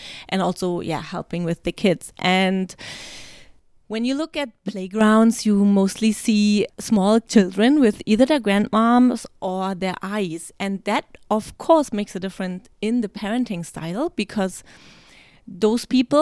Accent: Germany; English is a second language; now in China; So what I'm used to from Germany, just going out with the three kids by myself, is here often just not possible.

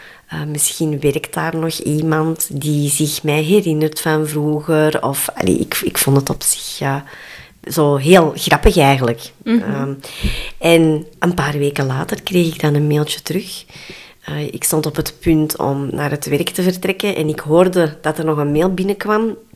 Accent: Belgium; also born or lived in South Korea; Ik ben 45 jaar en ik ben geadopteerd uit Zuid-Korea. Ik ben in 1977 alweer aangekomen in België.

